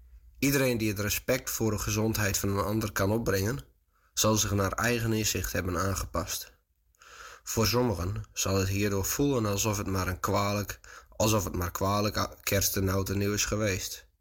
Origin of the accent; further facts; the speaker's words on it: Friesland, Netherlands; En dit jaar ben ik thuis, in Nederland, in Friesland.